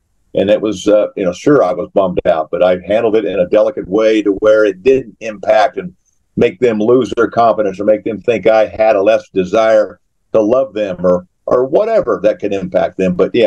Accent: Dallas, Texas, United States; also born or lived in Houston; I was a soccer player in Texas, in Dallas, and I moved from Dallas to Houston, where back in the late 70s, early 80s, they did not have organized soccer all through Texas.

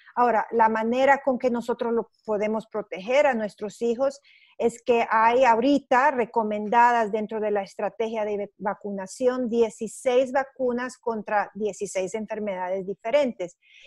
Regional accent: Honduras; now in Houston, United States; soy de origen hondureño, soy microbióloga. Hace casi 10 años que vivo aquí en Houston

